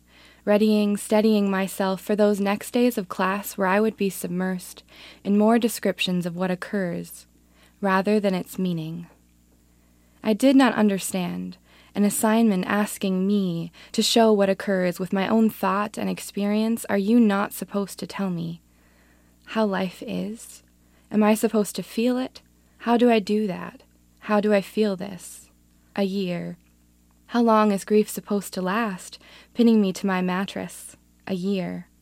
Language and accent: English; Duluth, Minnesota, United States; I'm from Duluth, Minnesota.